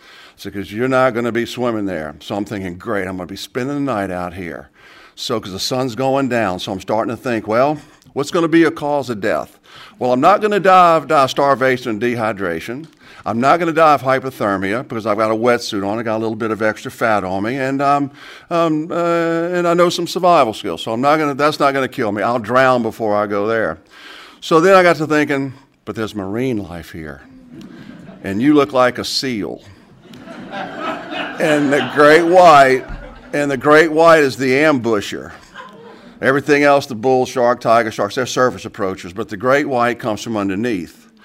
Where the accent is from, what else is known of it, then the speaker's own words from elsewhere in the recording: Louisiana, United States; well, I have some offshore oil and gas experience because I'm from Louisiana.